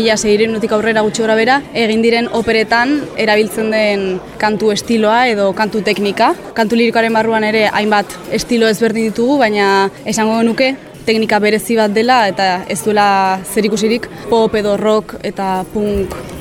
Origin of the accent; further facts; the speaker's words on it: Vitoria-Gasteiz, Basque Country, Spain; Ni oraintxe bertan Donostiko kontserbatorioan nago ikasten kantu lirikoa, baina Gasteizen hasi nintzen, ni Gasteizkoa naiz